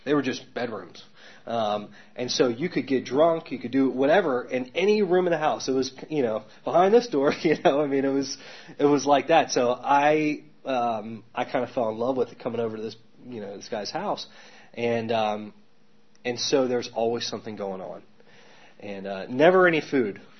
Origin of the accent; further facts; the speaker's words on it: the South, United States; You know, I grew up in the South.